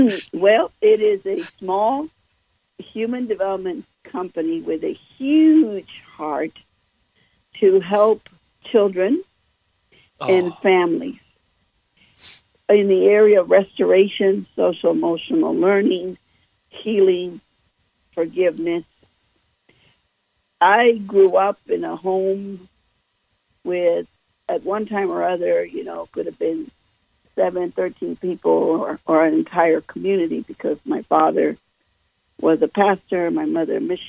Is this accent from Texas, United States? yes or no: yes; Texas, United States; now in Las Vegas, United States; as you can tell probably from my tone or accent. I'm a girl from Texas, living in Las Vegas